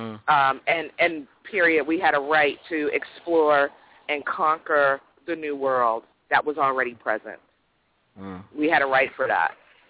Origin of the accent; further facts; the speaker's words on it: Anacostia, District of Columbia, United States; And I grew up in Anacostia, which first belonged to the Nacostans